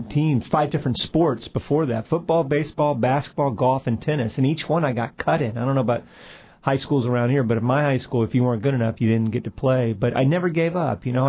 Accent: Florida, United States; also born or lived in Colorado; You know, born and raised in Florida. I'm a third-generation Floridian.

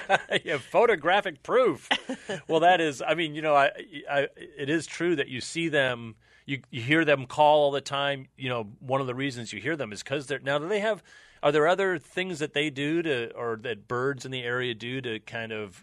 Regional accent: Northeast, United States; I grew up in the Northeast

